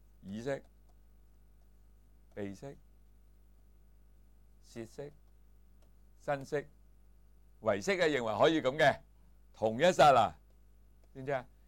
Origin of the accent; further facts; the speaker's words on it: China; 所以我们中国人说心不在焉，视而不见的